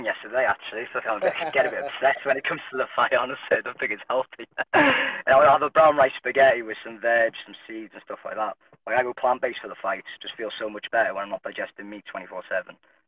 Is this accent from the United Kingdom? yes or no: no; Cyprus; I'm from Cyprus, and it got cancelled last minute.